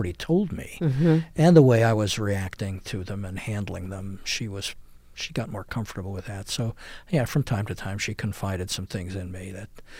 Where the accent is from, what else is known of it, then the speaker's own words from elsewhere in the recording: New York City, New York, United States; I grew up in New York City, actually in the Second World War. I was born in 1943. And so there were a lot of fresh European immigrants all around me.